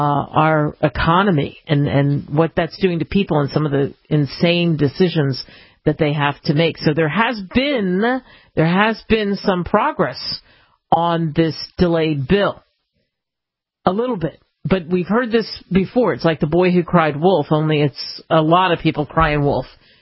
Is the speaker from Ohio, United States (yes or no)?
no; Philadelphia, Pennsylvania, United States; I grew up in Philly and grew up in that seat of liberty.